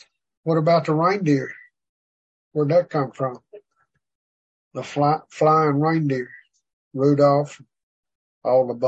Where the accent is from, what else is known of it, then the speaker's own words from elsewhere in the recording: Arkansas, United States; Now, I'm from Arkansas. You got to tell me.